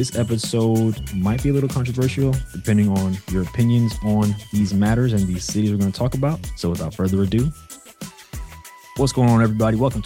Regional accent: Brooklyn, New York, United States; the next city is Brooklyn, New York. And if you've been listening for a while, you know, that's my hometown.

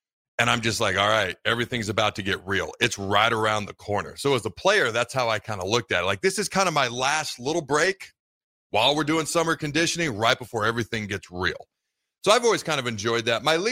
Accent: Kennewick, Washington, United States; says Tri-Cities, Richland, Pasco, Kennewick. I grew up in Kennewick. It's legit a desert.

